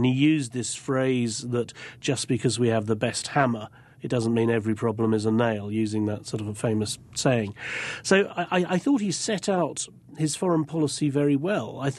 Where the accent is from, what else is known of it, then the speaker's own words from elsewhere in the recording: United Kingdom; it's one of the things that intrigues me as a Brit and as an outsider